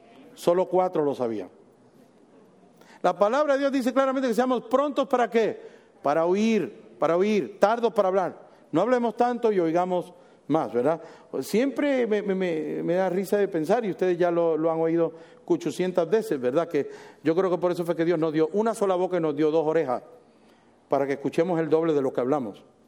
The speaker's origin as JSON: {"language": "Spanish", "country": "Puerto Rico", "said": "En mi país, en Puerto Rico, dicen, pero si ese perro ya me mordió"}